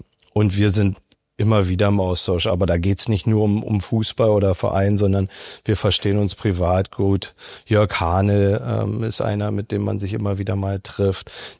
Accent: Berlin, Germany; born there; dass ich jemals als gebürtiger Berliner, wenn du dann sogar nach England gegangen bist, nochmal irgendwie nach Rostock vielleicht zurückkommst.

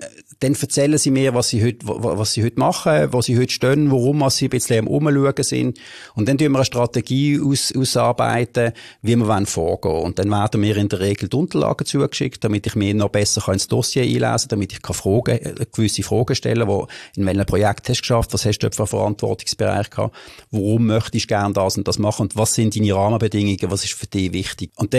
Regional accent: Basel, Basel-Stadt, Switzerland; ich bin mal ursprünglich in der Gundeliklicken aufgewachsen, wenn ich alles in Gundeli gemacht habe.

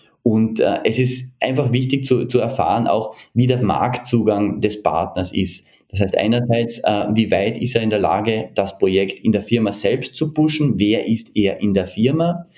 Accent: Carinthia, Austria; now in Japan; Selbst bin ich, wie erwähnt, in Kärnten aufgewachsen, war dann noch längere Zeit hier in Japan schon als Student.

